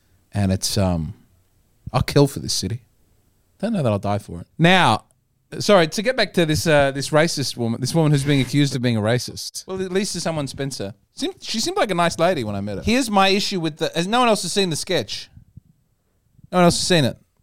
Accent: Adelaide, South Australia, Australia; I'm not an Australian, I'm a South Australian. I've said this many times. I'm an Adelaidean. I believe in Adelaide. My home is Adelaide.

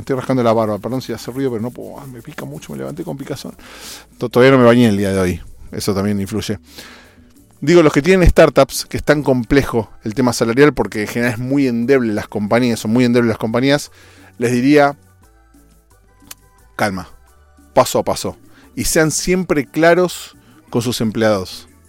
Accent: Argentina; Otro tópico es que ayer asumió en mi país de origen, Argentina, un nuevo presidente.

